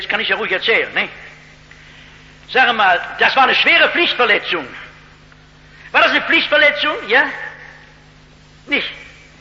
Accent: North Rhine-Westphalia, Germany; verzeihen Sie, dass ich so rede, ich komme aus dem Ruhrgebiet, da redet man nicht so vornehm wie in Kassel.

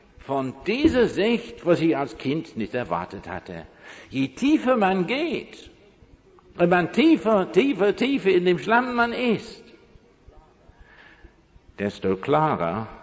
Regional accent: South East England, United Kingdom; German is a second language; hatten wir auf dem Gut in der Nähe von Oxford, wo ich groß geworden bin, einen Brunnen für das ganze Gut.

